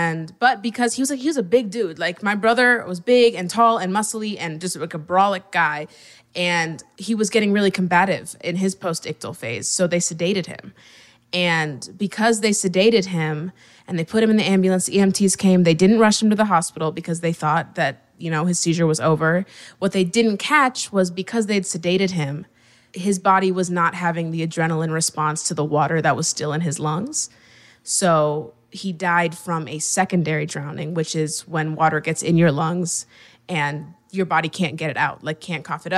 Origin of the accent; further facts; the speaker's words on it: Nebraska, United States; So I'm from Nebraska, and I grew up in Nebraska.